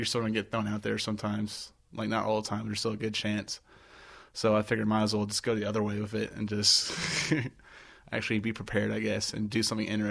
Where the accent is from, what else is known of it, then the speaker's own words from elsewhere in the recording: Virginia, United States; also born or lived in Oakland, California; But I was born in Oakland, California, but I grew up primarily in Virginia, pretty much from, like, what, third grade till I joined the Army.